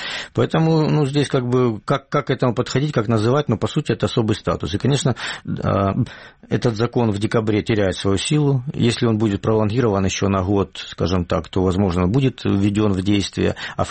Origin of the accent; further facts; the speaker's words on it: Donetsk, Donetsk Oblast, Ukraine; можно как дончанин, я против.